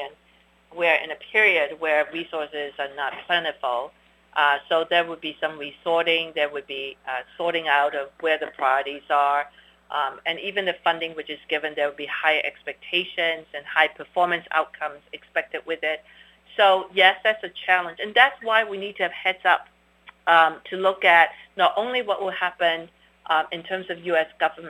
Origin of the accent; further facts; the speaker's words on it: Hong Kong; born there; I was born in Hong Kong to parents who chose to leave China because of the communist government. So in some ways, I was born to refugees. And Hong Kong was a city of refugees. I was born in the 50s